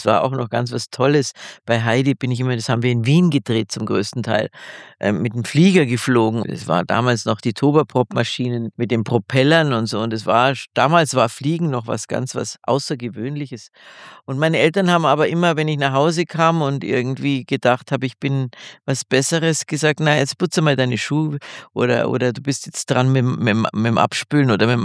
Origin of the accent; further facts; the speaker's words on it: Riederau, Bavaria, Germany; in Riederau auch, wo ich aufgewachsen bin